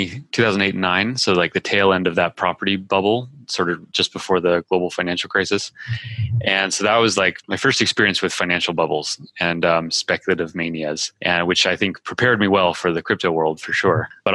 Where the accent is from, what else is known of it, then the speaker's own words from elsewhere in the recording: Colorado, United States; You know, I'm from Colorado. Okay. Yeah, so I'm from Colorado in the mountains, and I love it.